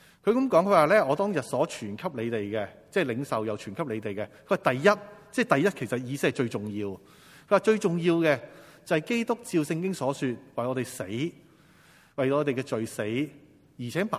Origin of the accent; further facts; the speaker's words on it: China; 即系我哋中国人都有啲咁嘅讲法系嘛